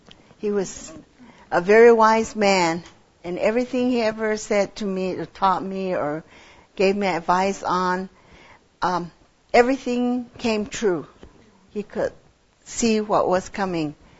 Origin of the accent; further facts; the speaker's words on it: Jemez Pueblo, New Mexico, United States; I'm from Jemez Pueblo.